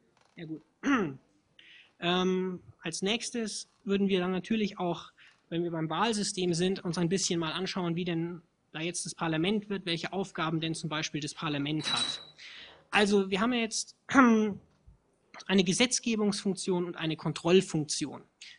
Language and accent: German; Bavaria, Germany; wir kommen aus Bayern